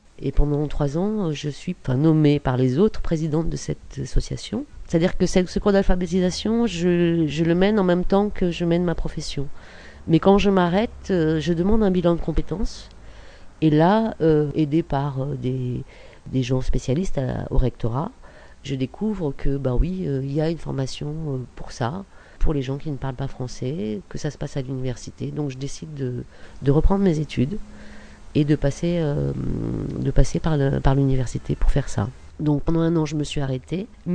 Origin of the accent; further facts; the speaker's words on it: Bordeaux, Nouvelle-Aquitaine, France; also born or lived in Paris; Je suis née à Paris et j'ai vécu mes 14 premières années à Bordeaux.